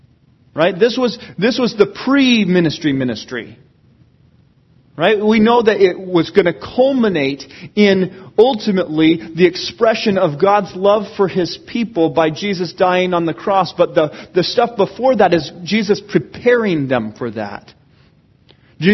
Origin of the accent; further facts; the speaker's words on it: Seattle, Washington, United States; I grew up in the Seattle area.